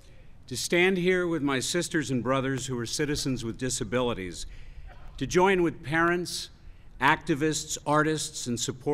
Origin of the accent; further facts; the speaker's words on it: United States; I'm an American with a disability who thinks the letter and spirit of this groundbreaking law has made my life better